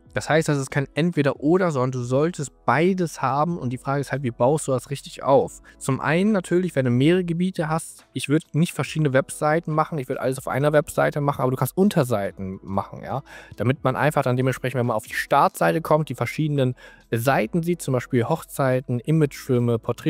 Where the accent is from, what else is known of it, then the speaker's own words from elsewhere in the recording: Hanover, Lower Saxony, Germany; Also ich komme aus Hannover